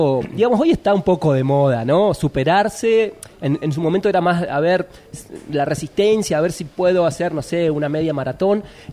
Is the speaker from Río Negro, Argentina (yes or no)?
yes; Bariloche, Río Negro, Argentina; born there; No, yo nací acá en Bariloche